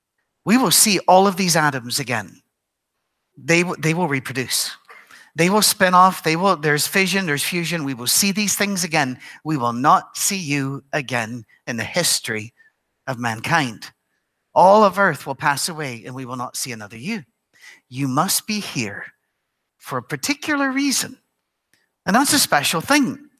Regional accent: Isle of Skye, Scotland, United Kingdom; now in Nashville, United States; I am from the Isle of Skye, an island just to the west coast of Scotland. I have an Irish mother and a Scottish father.

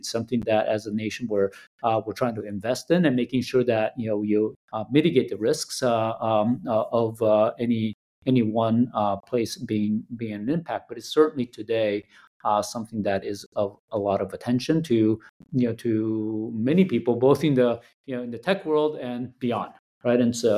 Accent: Brazil; also born or lived in Taipei, Taiwan; I was born in Taipei. You know, I grew up in Brazil, but I was born in Taipei.

